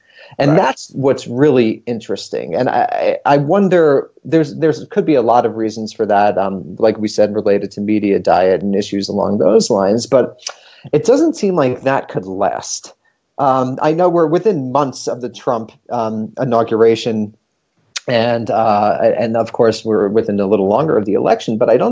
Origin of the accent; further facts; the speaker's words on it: New York, United States; I'm from New York, I love New York, but it's really an ecosystem unto itself